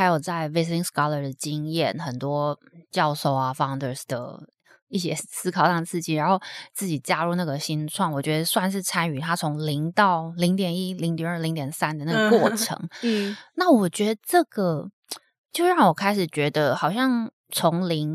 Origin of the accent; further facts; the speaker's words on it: Taiwan; 你怎么样看你自己身为亚洲人或怎么样身为台湾人的这个角，甚至身为女性的这个角色这样。